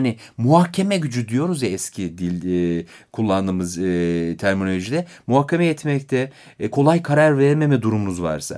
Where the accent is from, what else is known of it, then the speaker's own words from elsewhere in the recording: Beypazarı, Ankara, Turkey; Hatta ben Ankara Beypazarlıyım mesela.